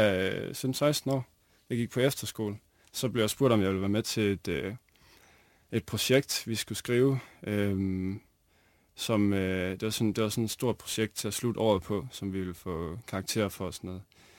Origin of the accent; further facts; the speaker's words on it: Aalborg, North Denmark Region, Denmark; Jeg er 22. Jeg er opvokset i Aalborg.